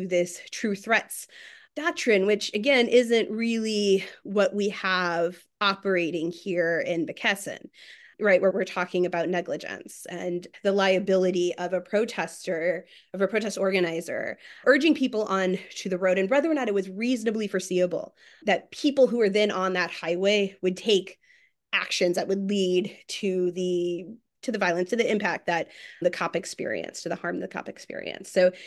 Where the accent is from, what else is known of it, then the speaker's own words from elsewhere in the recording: Missouri, United States; I'm from Missouri.